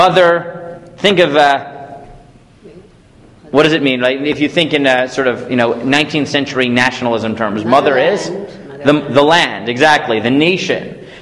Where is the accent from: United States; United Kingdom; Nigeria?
United States; I'd never heard it, but that's because I grew up in the States.